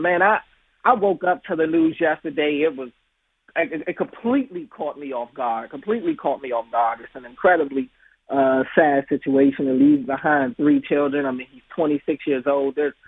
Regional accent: Washington, District of Columbia, United States; Me growing up in Washington, I kind of have some experience with this with Sean Taylor passing

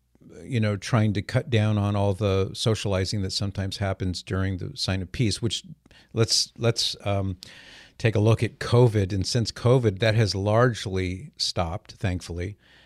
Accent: California, United States; now in Columbus, United States; Now, I grew up in Orange County myself, but of course that was long ago

